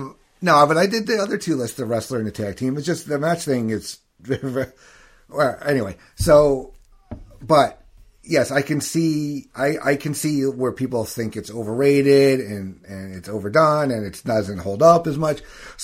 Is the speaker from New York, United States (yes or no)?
yes; New York, United States; I was watching all the MSG shows growing up in New York.